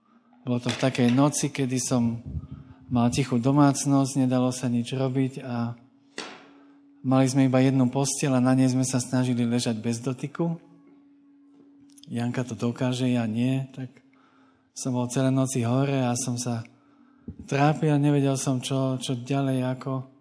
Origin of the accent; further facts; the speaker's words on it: Bratislava, Bratislava Region, Slovakia; Takže ja som Bratislavčan z centra, takže som taký ten mestský typko